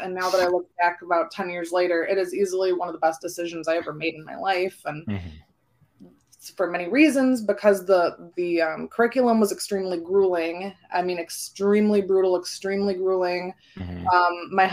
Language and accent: English; Detroit, Michigan, United States; But anyway, so I'm in Michigan. I grew up in the Metro Detroit area.